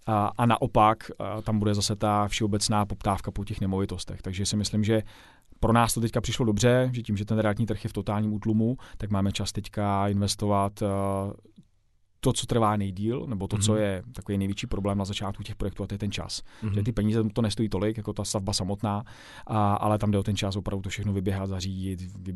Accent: Pardubice, Pardubice Region, Czechia; Tím, že to stavím v Pardubicích, v mém rodném městě, kde funguju, podnikám, žiju, kde moje děti chodí do školy.

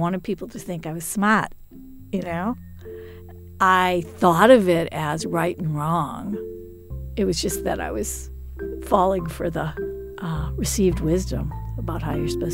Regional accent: Cambridge, Massachusetts, United States; also born or lived in Boston; I think also because I grew up here in Cambridge and Boston, there were always people who didn't sound like us.

